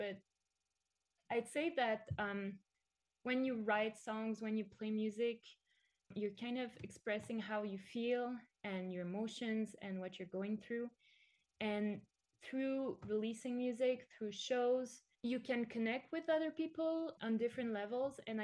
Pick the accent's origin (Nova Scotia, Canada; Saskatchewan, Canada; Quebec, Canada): Quebec, Canada; Montreal; we're going to stay pretty close to Montreal for the next year because I want to start out in my hometown and just play shows